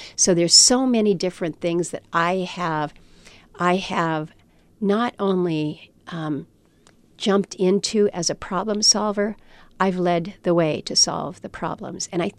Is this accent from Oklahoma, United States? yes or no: no; Alaska, United States; I'm born and raised in Alaska. I'm not going anywhere.